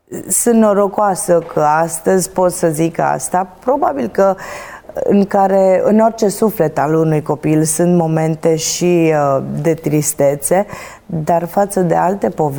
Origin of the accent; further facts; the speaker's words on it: Lipova, Arad County, Romania; born there; M-am născut în Lipova, județul Arad.